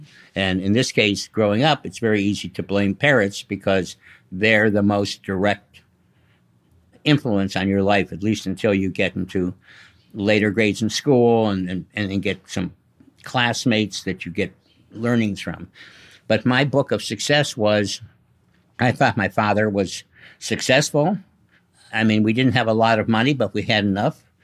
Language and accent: English; Cleveland, Ohio, United States; born there; I was born in Cleveland, Ohio, which is right smack dab in the middle of the country.